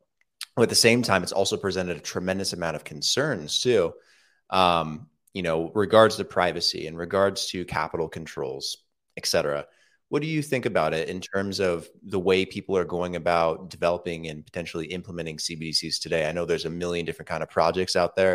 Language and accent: English; United States; now in Colombia; I'm from the United States. I live in Colombia